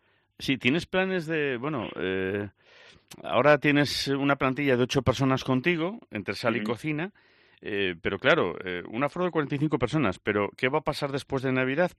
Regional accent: Galicia, Spain; Yo soy gallego de origen y no me quedan mal las vieiras

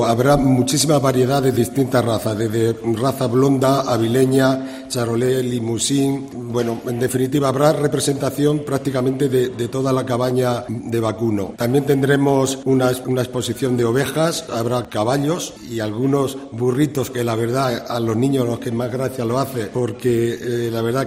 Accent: Segurilla, Castilla-La Mancha, Spain; las casas rurales en mi pueblo, en Segurilla, hay 10 casas rurales y llevan reservadas completas más de 2 meses ya

